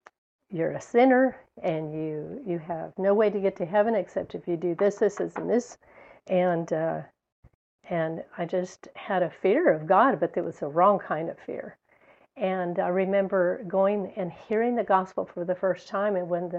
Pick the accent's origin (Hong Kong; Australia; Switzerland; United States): United States; El Paso, Texas; I was raised in El Paso, so I was a desert rat. And we went to the Catholic Church as a family.